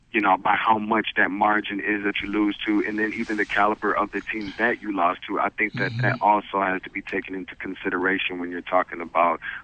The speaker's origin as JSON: {"language": "English", "town": "Lansing", "region": "Michigan", "country": "United States", "said": "I'm a big Michigan State fan myself. I'm actually from Lansing."}